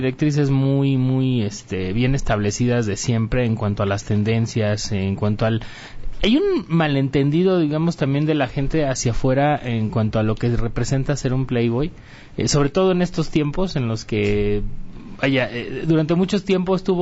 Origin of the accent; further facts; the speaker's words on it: Mexico; Y como mexicano es cuando te das cuenta del arrastre y de la huella cultural que nuestros símbolos han dejado más allá.